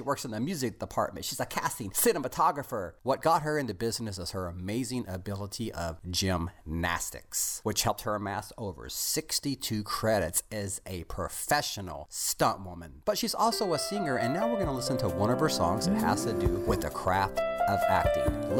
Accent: Texas, United States; So your dad, I'm from Texas.

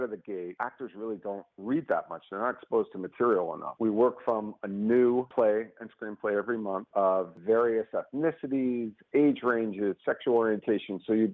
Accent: Queens, New York, United States; my whole thing was born and raised in New York. I'm a blue-collar kid from Queens, New York.

